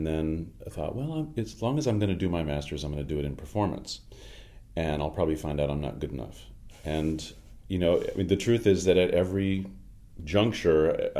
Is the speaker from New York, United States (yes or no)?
yes; Schenectady, New York, United States; I grew up in upstate New York, in Schenectady, to be exact.